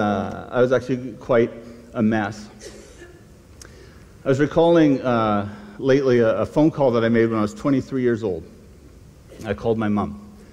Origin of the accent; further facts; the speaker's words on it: Vancouver, British Columbia, Canada; I grew up in Vancouver, so I'm what we call a winter wimp. I'm not very good with the, even after 25, well, almost 30 years in Saskatchewan now, I still can't do it. And I'm 56